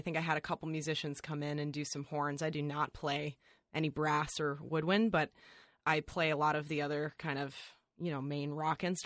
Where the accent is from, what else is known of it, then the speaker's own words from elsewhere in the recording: Evergreen, Colorado, United States; That's right. Yeah, I'm from Evergreen, Colorado.